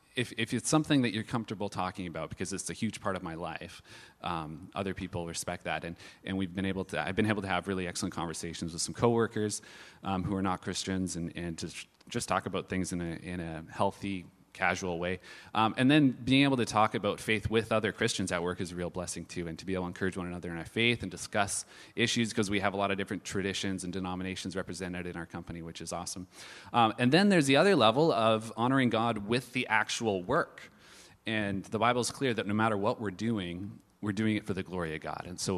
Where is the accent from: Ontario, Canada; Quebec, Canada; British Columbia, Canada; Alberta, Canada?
British Columbia, Canada; Parksville; we just moved from Nanaimo, and my wife is from Ladysmith. I'm actually from Parksville, so this is kind of returning back to my childhood home for me